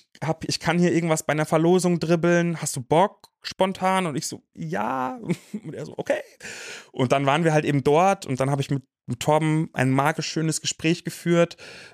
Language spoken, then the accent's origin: German; Munich, Bavaria, Germany; moved away as an adult; Ich bin von München, wo ich groß geworden bin, nach Düsseldorf gezogen